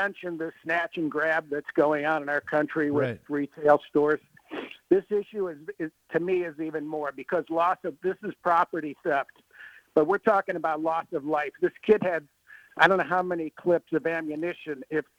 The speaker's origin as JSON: {"language": "English", "town": "Cleveland", "region": "Ohio", "country": "United States", "tie": "born or raised there", "said": "I grew up here in Cleveland. My high school had a rifle team."}